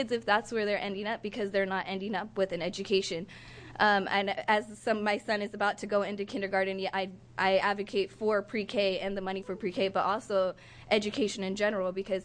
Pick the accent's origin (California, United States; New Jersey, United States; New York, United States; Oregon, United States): Oregon, United States; Independence; I am from Independence, Oregon. I was born and raised in Oregon.